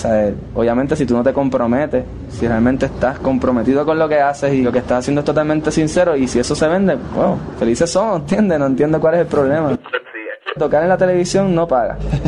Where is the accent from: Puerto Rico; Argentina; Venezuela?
Puerto Rico; como puertorriqueños somos súper, pues, somos calientes, como dicen, somos sexuales, venimos de la sal